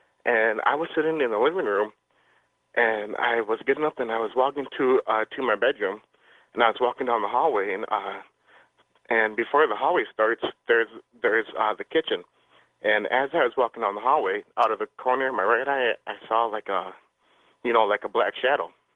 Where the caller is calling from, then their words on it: Wisconsin, United States; I'm from Wisconsin.